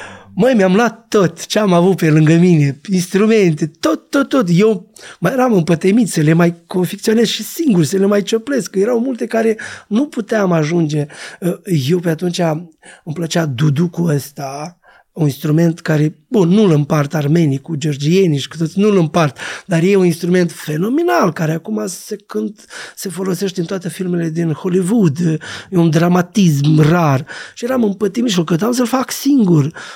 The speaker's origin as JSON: {"language": "Romanian", "town": "Ungheni", "region": "Ungheni District", "country": "Moldova", "lives_now": "Chișinău, Moldova", "said": "ca să vin din Ungheni la Chișinău"}